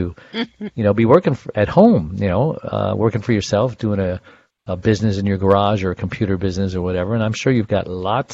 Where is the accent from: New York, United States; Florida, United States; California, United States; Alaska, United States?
New York, United States; Brooklyn; born there; And I was born in Brooklyn.